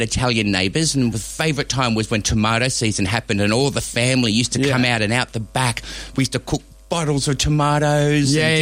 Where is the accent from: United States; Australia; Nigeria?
Australia; I'm an Aussie, so all my pizza comes from one of those 1-800 numbers.